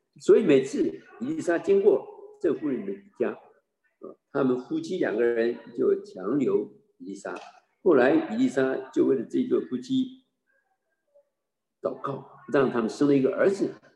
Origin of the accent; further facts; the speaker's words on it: China; 因为也许他想到我们中国人最熟悉的